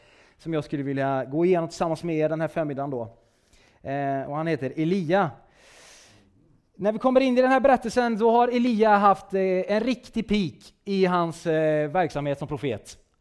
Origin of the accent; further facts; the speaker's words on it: Kinnarp, Västra Götaland County, Sweden; jag är inte hallänning, utan jag är västgöte. Stolt västgöte. Så att jag kommer ju ifrån Falköpings kommun, Kinnarp heter väl största tätorten.